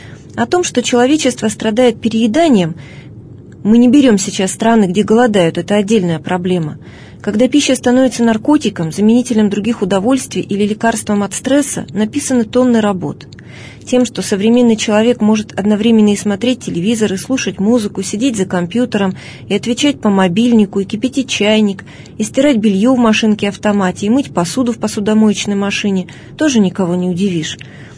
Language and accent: Russian; Polenovo, Tula Oblast, Russia; На моей малой родине в Поленове в 40-х годах добывали известняк.